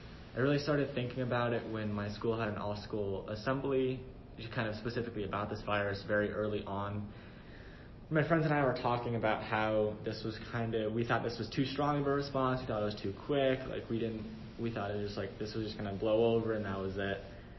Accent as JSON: {"language": "English", "town": "Bedford", "region": "New Hampshire", "country": "United States", "said": "I'm originally from Bedford, New Hampshire."}